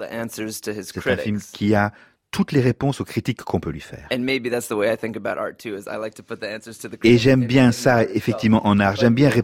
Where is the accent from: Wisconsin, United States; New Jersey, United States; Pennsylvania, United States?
New Jersey, United States; also born or lived in New York; moi j'ai grandi dans le New Jersey. Je suis né à New York. Et ma famille est originaire de New York.